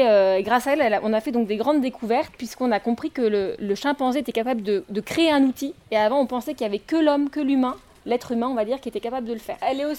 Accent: Bègles, Nouvelle-Aquitaine, France; Et moi je suis de Bègle, donc j'habite pas très très loin.

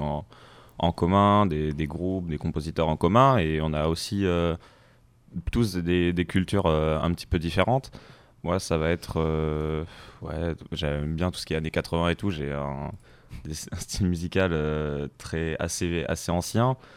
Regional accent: Saint-Denis-de-Pile, Nouvelle-Aquitaine, France; Et moi de Saint-Denis-de-Piel, pour le S.

